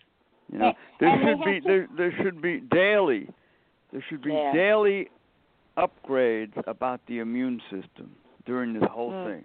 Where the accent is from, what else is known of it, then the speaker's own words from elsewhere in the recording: Brooklyn, New York, United States; I grew up in Brooklyn, you know, where a lot of people, we were black and white. We had a lot of black people.